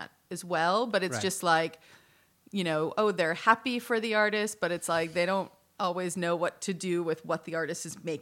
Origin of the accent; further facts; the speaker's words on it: Boston, Massachusetts, United States; I grew up in Boston, and so not far from, or outside of Boston.